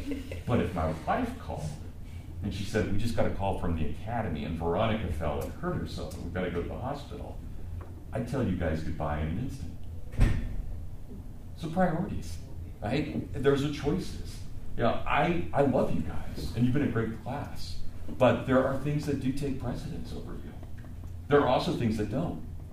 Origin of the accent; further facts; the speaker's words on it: United States; I'm an American.